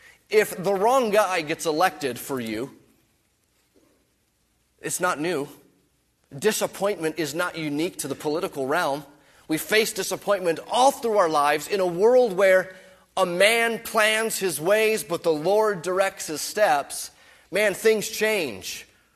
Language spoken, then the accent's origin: English; United States; I'm an American